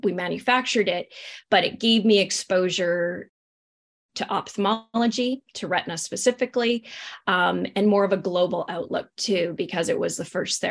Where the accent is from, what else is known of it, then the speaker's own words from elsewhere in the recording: Vancouver, British Columbia, Canada; also born or lived in Belgium; Actually, not born in Canada. I was born in Belgium, but my parents immigrated to Canada. I think it was like the mid 70s. So I was just a couple years old at the time, and certainly more raised in Vancouver, the west coast of Canada.